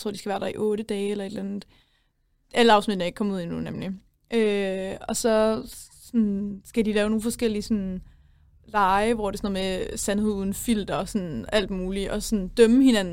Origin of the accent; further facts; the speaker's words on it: Middelfart, Region of Southern Denmark, Denmark; jeg er 20 år gammel, og jeg går på tredje semester her på journalistik, og jeg kommer fra Middelfart.